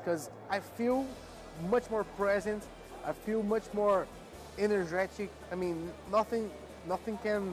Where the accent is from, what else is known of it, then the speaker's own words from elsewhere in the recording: Brazil; I'm from Brazil, and I'm a professional copywriter.